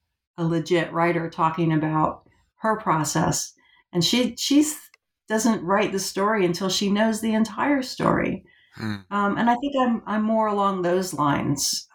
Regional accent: Florida, United States; also born or lived in Georgia, United States; I've lived about half of my life now in Georgia and half in Florida. And I grew up in Florida.

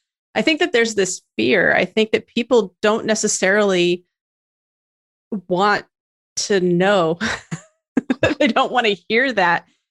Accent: Idaho, United States; cause I'm from Idaho and there's this team called Boise State

